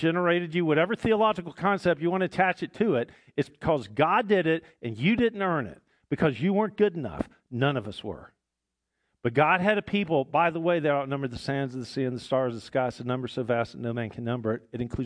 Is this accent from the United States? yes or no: yes; the South, United States; Because, you know, we're from the South, right? And in the South, we got French porch talk.